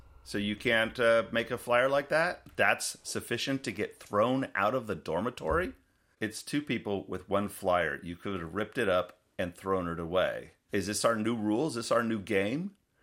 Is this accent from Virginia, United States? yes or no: no; Oklahoma, United States; I came to Stanford from Oklahoma. I arrived on campus as a freshman.